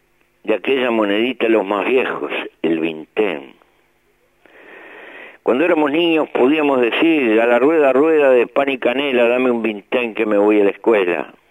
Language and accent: Spanish; Uruguay; hemos padecido como cualquier uruguayo las dificultades.